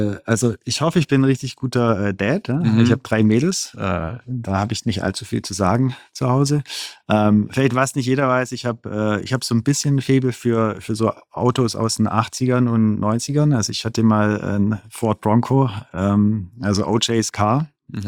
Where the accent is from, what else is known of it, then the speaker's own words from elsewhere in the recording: Baden-Württemberg, Germany; ich bin als Schwabe und finanzaffiner Mensch